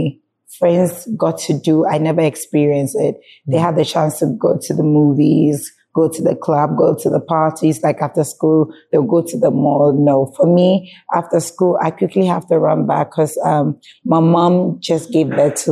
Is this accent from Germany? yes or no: yes; Germany; first language German; English is a second language; In Germany, I spoke nothing but German and Tree at home.